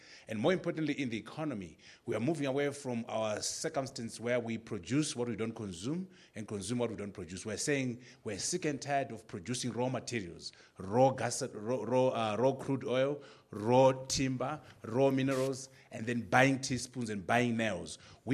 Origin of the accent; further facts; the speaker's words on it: Zimbabwe; from Zimbabwe.